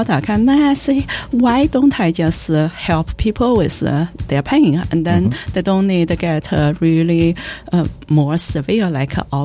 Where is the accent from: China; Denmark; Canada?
China; moved away as an adult; also born or lived in England; now in Louisville, United States; I grew up in China, got basic education there. And then I went to England, did my PhD there.